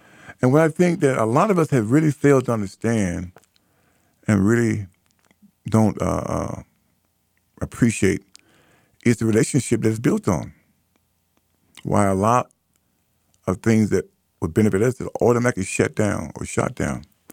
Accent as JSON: {"language": "English", "country": "United States", "said": "I'm not an African. I've been there several times, had a great experience. We'll go back there. But I am an American."}